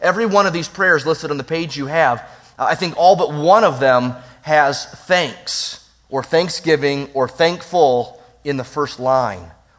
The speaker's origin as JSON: {"language": "English", "town": "Detroit", "region": "Michigan", "country": "United States", "tie": "born or raised there", "said": "I'm a Detroit Red Wings fan, born and bred in Detroit."}